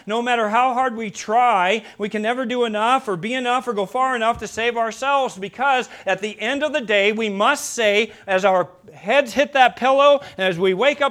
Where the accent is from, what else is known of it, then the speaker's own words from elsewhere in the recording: Seal Beach, California, United States; As a youngster, I was born in Long Beach, California, lived in Seal Beach, California, and I'd be taken out to the beach